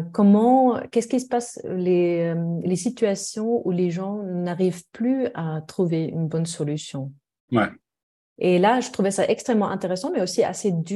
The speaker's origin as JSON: {"language": "French", "country": "Germany", "second_language": "French", "moved": "yes", "lives_now": "Switzerland", "said": "Je suis allemande, comme on peut-être on l'entend avec un petit accent."}